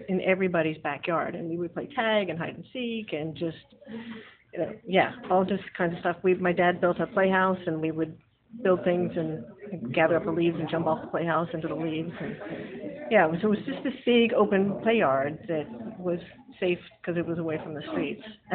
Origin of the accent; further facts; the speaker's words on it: Newark, Delaware, United States; also born or lived in Rochester, United States / Wilmington, United States; I was born in Rochester, New York, but we didn't live there very long after I was born. We moved when I was about 9 months old, and I grew up in Newark and Wilmington, Delaware.